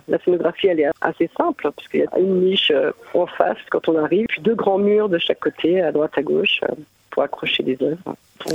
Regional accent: Mamers, Pays de la Loire, France; je suis originaire de Mamers. Je suis née là-bas, j'ai grandi là-bas et mes parents y habitent encore.

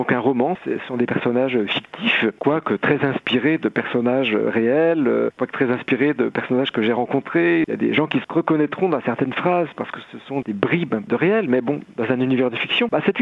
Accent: Mayenne, Pays de la Loire, France; born there; je suis né à Mayenne

